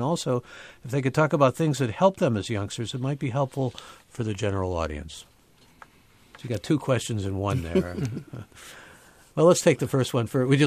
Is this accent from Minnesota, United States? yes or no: no; Ohio, United States; that story about Midwestern folks, and I'm from Ohio